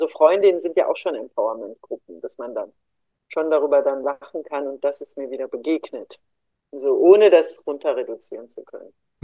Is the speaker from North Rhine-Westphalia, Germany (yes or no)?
yes; Duisburg, North Rhine-Westphalia, Germany; aber ich bin im Duisburger Norden, in Duisburg-Hamborn groß geworden